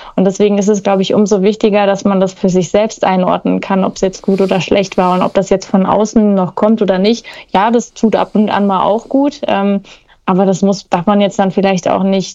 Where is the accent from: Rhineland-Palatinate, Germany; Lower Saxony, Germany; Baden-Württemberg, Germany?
Rhineland-Palatinate, Germany; Gau-Odernheim; Ich komme ja aus Oder-Odernheim